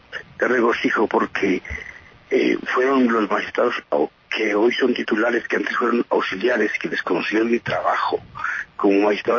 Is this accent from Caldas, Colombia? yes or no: yes; Manizales, Caldas, Colombia; siempre en mi ciudad de Manizales, de donde soy oriundo.